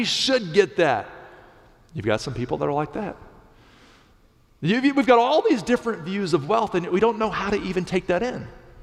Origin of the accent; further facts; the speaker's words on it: Miami, Florida, United States; I came from Miami, and guys, I was that dude from Miami with the big flowery shirts and the pink pants and the tipped hair and stuff.